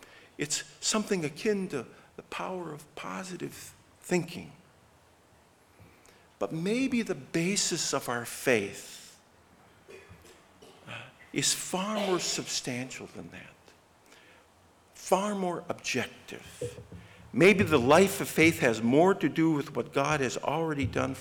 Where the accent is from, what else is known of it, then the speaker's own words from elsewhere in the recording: Midwest, United States; I'm a Midwesterner at heart, but I'm amazed.